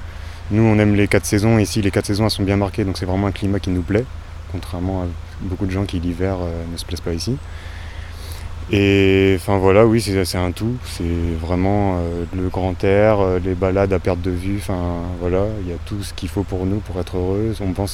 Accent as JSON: {"language": "French", "town": "Beauvais", "region": "Hauts-de-France", "country": "France", "said": "Alors, au départ, moi, je suis du Nord, je viens de Picardie, de Beauvais exactement."}